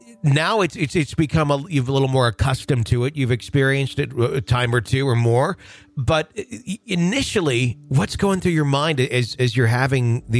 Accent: Wisconsin, United States; Because I mean, I grew up in the Fox Valley, and the only cemetery I'm somewhat familiar with in Appleton is that one.

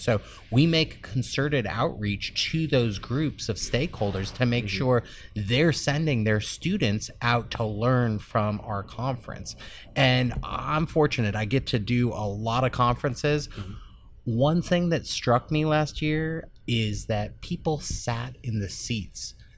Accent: Palo Alto, California, United States; I grew up in Palo Alto, California, and I will just share with you, growing up in the heart of Silicon Valley

